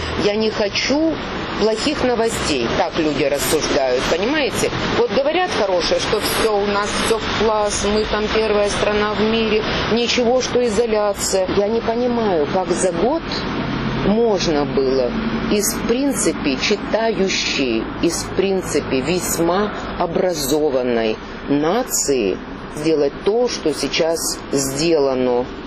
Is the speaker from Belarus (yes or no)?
no; Ukraine; вы русский, я украинка